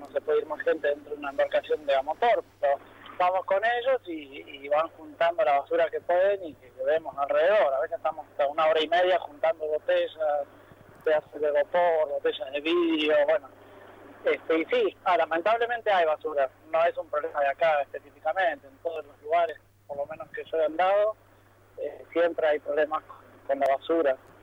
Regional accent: Viedma, Río Negro, Argentina; De Viedma, Río Negro.

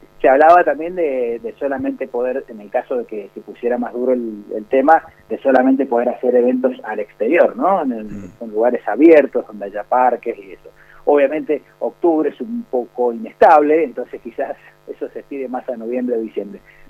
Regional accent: Argentina; nosotros estamos tan cariñosos que somos argentinos en todos los ámbitos

